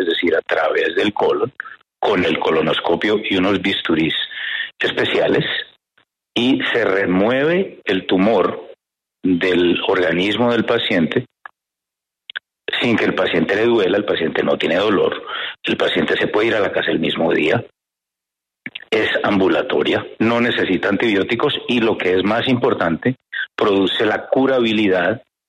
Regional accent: Cali, Valle del Cauca, Colombia; born there; yo nací en Cali y estudié medicina en la Universidad del Valle.

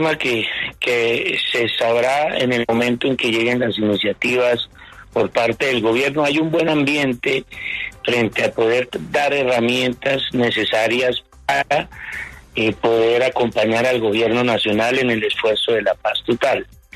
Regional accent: Colombia; es muy importante que nos sumemos todos como colombianos para rechazar este hecho

